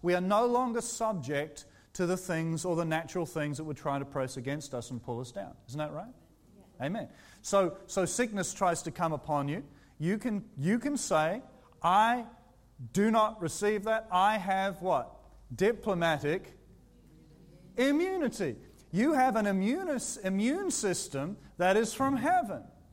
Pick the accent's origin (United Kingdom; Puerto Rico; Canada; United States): United Kingdom; England; born there; also born or lived in Israel; I was born in England, and then in the 70s we went to Israel, so I became a nationalized Israeli temporarily, had a passport and so forth. Then we went back to England